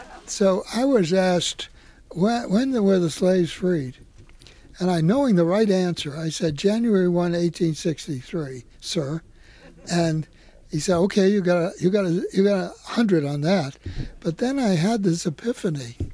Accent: Boston, Massachusetts, United States; I mean, when I was a kid growing up in Boston, I said, what is this story of the Civil War?

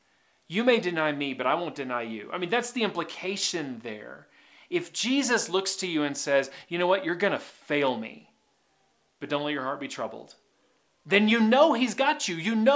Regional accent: Kentucky, United States; also born or lived in Tennessee; Now, when I was growing up in Southern Kentucky, Northern Tennessee, we loved bluegrass and Southern gospel

